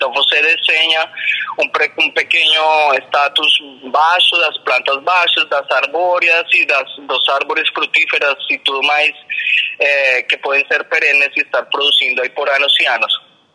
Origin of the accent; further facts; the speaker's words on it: Colombia; Portuguese is a second language; Eu sou colombiano